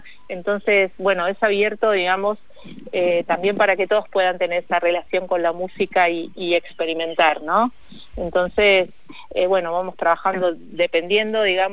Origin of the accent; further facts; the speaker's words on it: Buenos Aires, Argentina; born there; now in Salta, Argentina; yo soy nacida en Capital, en Buenos Aires